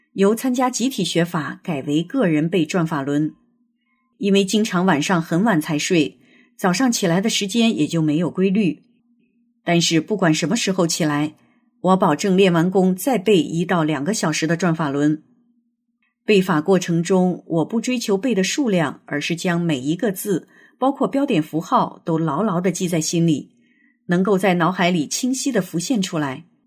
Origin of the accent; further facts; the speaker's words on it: China; 我在中国大陆长大